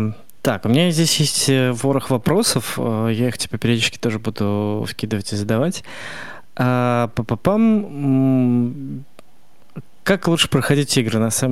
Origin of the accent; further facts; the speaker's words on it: Saint Petersburg, Russia; Как петербуржец.